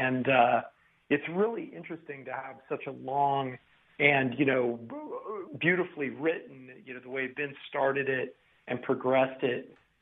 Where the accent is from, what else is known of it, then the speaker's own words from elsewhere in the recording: Wyoming, United States; now in Spain; I live in Spain now, but I'm from Wyoming.